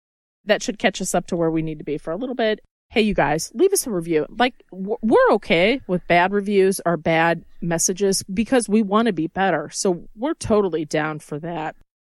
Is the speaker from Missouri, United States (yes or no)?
yes; Missouri, United States; We grew up in Missouri. Like, that's, what can I say, right?